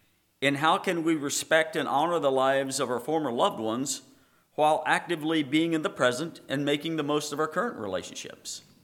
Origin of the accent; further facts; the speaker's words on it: Plain City, Ohio, United States; from Plain City, Ohio, where it's nice and flat, safe to farm and everything.